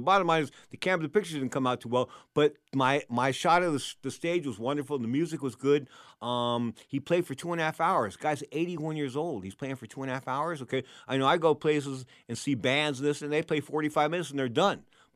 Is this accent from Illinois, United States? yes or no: no; San Francisco, California, United States; born there; I mean, he was born in Marin County. I was born here in San Francisco.